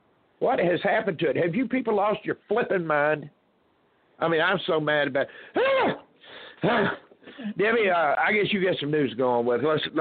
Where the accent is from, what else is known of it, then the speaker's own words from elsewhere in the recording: Louisville, United States; You know, I've sat and watched my hometown of Louisville just destroyed